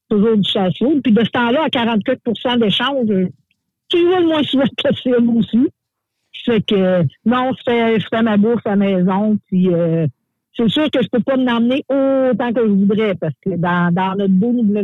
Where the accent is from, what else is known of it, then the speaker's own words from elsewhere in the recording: India; puis moi, je suis de l'Inde